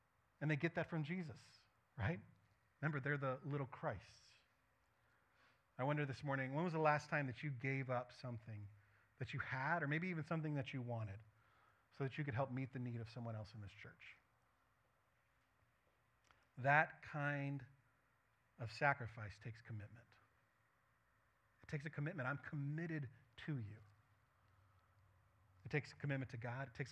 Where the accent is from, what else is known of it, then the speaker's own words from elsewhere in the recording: United States; I am an American. I'm a Westerner. And I'm a product of that culture.